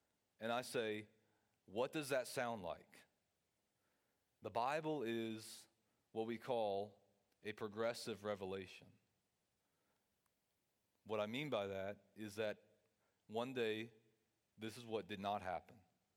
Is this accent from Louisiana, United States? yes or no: yes; Ville Platte, Louisiana, United States; Growing up in First Baptist Ville Platte, it's such a blessing.